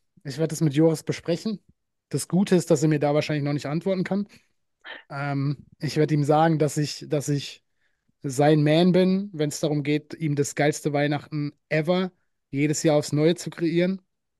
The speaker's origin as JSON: {"language": "German", "region": "Baden-Württemberg", "country": "Germany", "said": "ich bin Schwabe"}